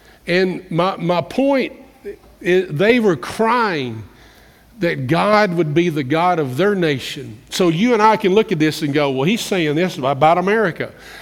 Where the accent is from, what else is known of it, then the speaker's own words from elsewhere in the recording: Kentucky, United States; accent: Kentucky; here I am with my Kentucky accent trying to get them to understand